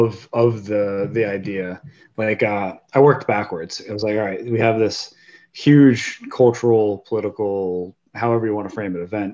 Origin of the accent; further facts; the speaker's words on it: New Jersey, United States; I grew up in New Jersey, so not too too far from you